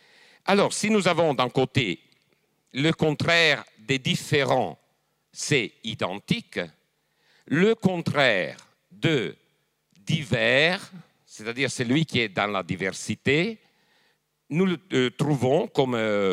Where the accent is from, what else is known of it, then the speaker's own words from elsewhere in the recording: France; moi en tant que français